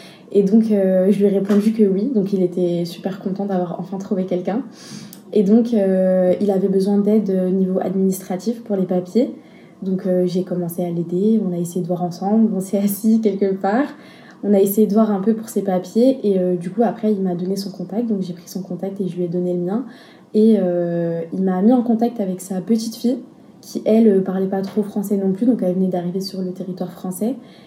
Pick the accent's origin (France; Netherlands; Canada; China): France; Charleville-Mézières, Grand Est; Donc moi, je suis originaire de Charleville-Mézières. Et donc ça fait 2 ans que je suis là pour les études